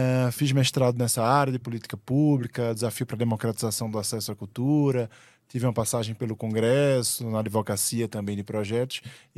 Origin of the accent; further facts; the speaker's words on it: Pernambuco, Brazil; now in Distrito Federal, Brazil; sou pernambucano, moro aqui no Distrito Federal há 9 anos, vai fazer agora.